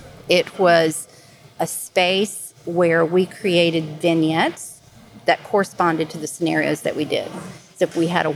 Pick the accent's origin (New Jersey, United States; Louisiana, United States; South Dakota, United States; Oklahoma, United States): Louisiana, United States; I'm from Southeast Louisiana, was affected by Hurricane Katrina.